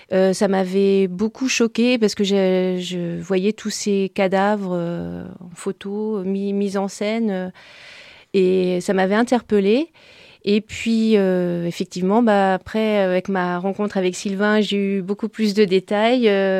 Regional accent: Nouvelle-Aquitaine, France; Non, moi je suis de la Vienne.

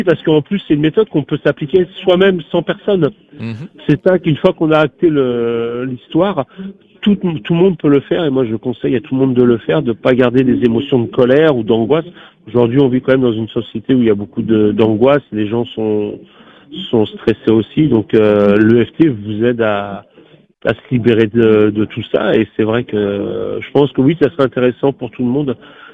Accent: Châtellerault, Nouvelle-Aquitaine, France; Non, oui, je suis de Châtellerault, donc ouais, ça va vite, hein, en 30 minutes, on a fait la route

